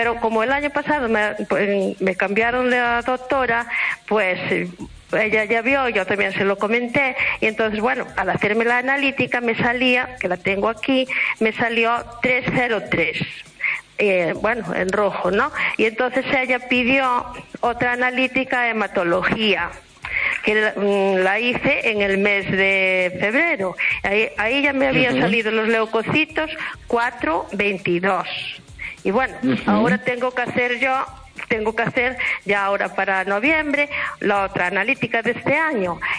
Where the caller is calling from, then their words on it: Pontevedra, Galicia, Spain; de Pontevedra.